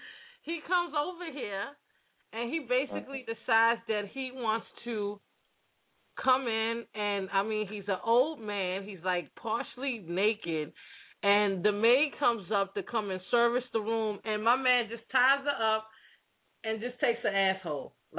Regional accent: Nigeria; I have nothing against foreigners, and I'm Nigerian myself, and I love French.

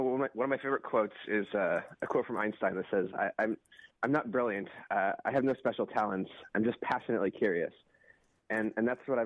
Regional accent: La Porte, Indiana, United States; now in Chicago, United States; I grew up in LaPorte, Indiana, a little farm town about an hour and a half outside Chicago.

